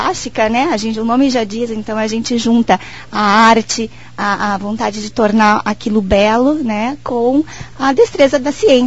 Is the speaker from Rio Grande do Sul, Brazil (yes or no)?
yes; Porto Alegre, Rio Grande do Sul, Brazil; eu realmente venho de Porto Alegre